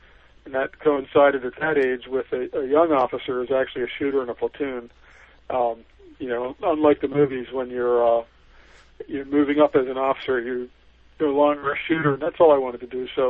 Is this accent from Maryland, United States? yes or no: yes; Baltimore, Maryland, United States; Well, I'm from Baltimore. Was towards the end of a large family of everybody, getting out and being busy and going to college and so forth.